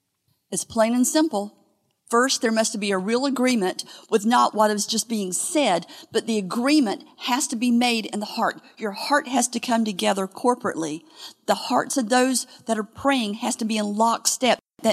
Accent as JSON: {"language": "English", "town": "Fort Bragg", "region": "North Carolina", "country": "United States", "tie": "born or raised there", "said": "Now, my dad was a military person. I was raised around Fort Bragg, North Carolina, and so I know all kinds of stuff about history."}